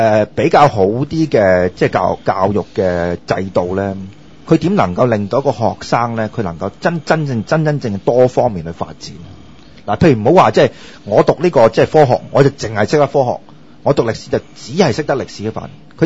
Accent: China; 尤其是我哋中國人咧，嗰個公開演說嘅技巧咁差嘅話

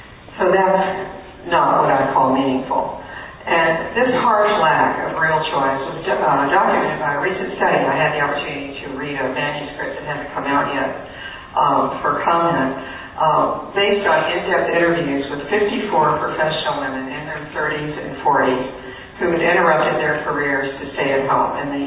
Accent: the South, United States; I grew up in the South, and this was an argument used about racial discrimination and segregation.

